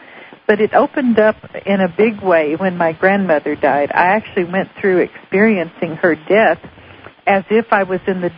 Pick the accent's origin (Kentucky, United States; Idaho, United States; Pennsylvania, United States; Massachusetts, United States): Kentucky, United States; Well, I grew up in Bible Belt, Kentucky